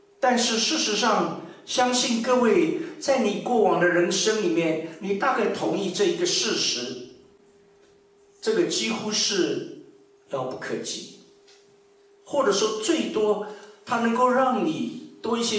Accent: China; 我想福这个字不但我们中国人华人非常的熟悉

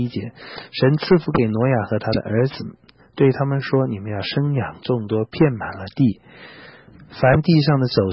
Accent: China; 连海里的鲨鱼这么可怕也被我们中国人吃的差不多了

